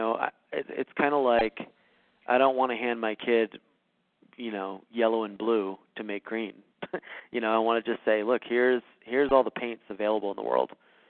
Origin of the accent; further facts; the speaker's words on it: Rhode Island, United States; but you know, I grew up in Rhode Island, and my parents definitely supported the decisions I made as long as I was being creative with them.